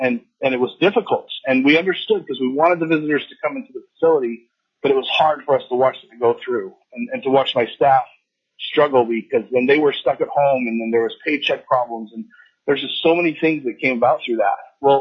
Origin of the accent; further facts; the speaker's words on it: Wasilla, Alaska, United States; I grew up in Wasilla. I've lived in Alaska my whole life.